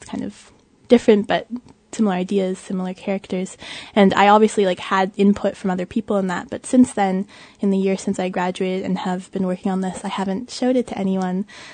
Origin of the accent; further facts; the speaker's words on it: Portland, Oregon, United States; And I don't know what it is because I'm from Portland, Oregon. I love Portland, Oregon. It's beautiful.